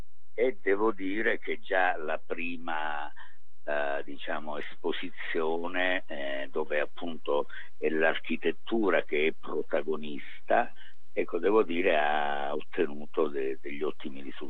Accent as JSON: {"language": "Italian", "region": "Calabria", "country": "Italy", "tie": "born or raised there", "moved": "as an adult", "lives_now": "Florence, Italy", "said": "Io, sai, ho vissuto 18 anni in Calabria e 45 a Firenze, quindi devo capire qual è davvero la mia terra, no?"}